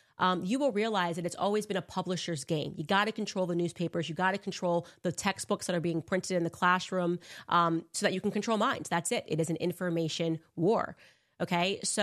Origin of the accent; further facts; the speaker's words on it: United States; because I'm American and I still have free speech.